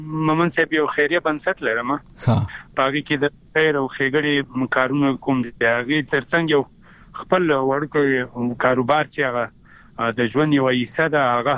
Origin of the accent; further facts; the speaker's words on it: Afghanistan; بیا هم یادونه کومه، د یو ورور په حیث، د یو افغان په حیث، د لر بر پښتون په حیث باندې